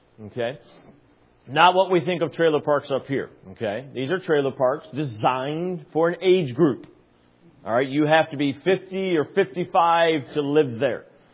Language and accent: English; Michigan, United States; Wow, man, we're from Michigan.